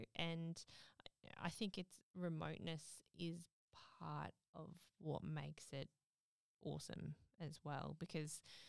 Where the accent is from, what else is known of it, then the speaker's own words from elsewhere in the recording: Perth, Western Australia, Australia; born there; I was born in Perth, but I'd never envisaged living here.